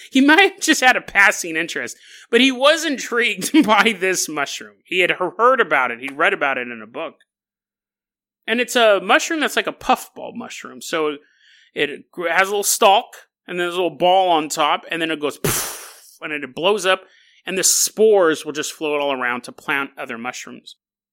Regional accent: California, United States; I grew up down there in Riverside County.

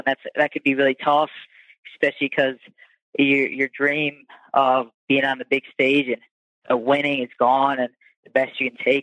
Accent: Cleveland, Ohio, United States; In Cleveland, and especially in Cleveland, since this is my hometown, I wanted to leave a lasting memory for all the people that helped support me as I grew up in the area.

